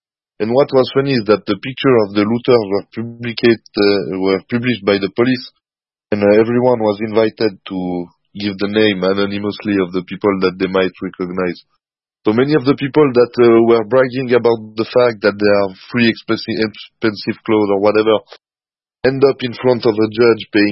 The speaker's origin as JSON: {"language": "English", "country": "Switzerland", "said": "And it's great that we are both from Switzerland."}